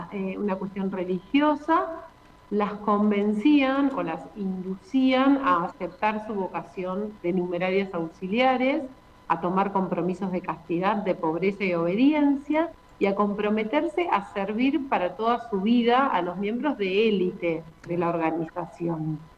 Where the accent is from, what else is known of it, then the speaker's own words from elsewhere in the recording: Bellavista, Buenos Aires Province, Argentina; Yo crecí en Bellavista, provincia de Buenos Aires, donde el Opus Dei tiene mucha presencia